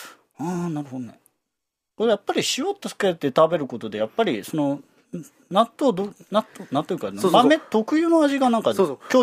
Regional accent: Mie, Japan; 私前ね、はい、地元三重県の方なんだけど

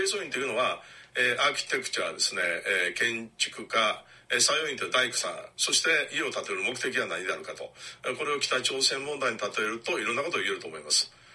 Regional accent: Kyoto, Japan; born there; 私は京都に生まれて20年間世界を見て

